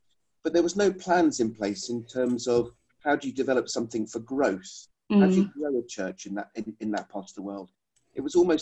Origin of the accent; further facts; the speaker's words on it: South East England, United Kingdom; I grew up in Surrey.